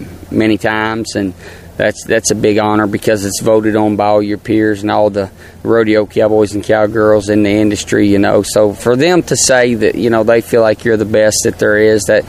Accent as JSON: {"language": "English", "town": "Louisville", "region": "Kentucky", "country": "United States", "tie": "born or raised there", "lives_now": "South Carolina, United States", "said": "I'm proud to say I'm from Louisville, Kentucky, and just born and raised right here, and marriage. I live in South Carolina now."}